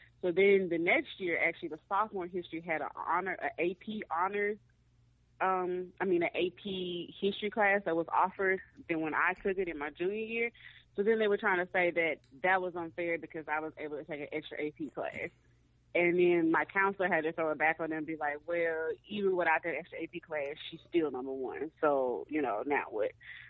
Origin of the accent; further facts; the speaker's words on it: Mississippi, United States; going black and growing up in Mississippi, like, I mean, I knew that racism exists, of course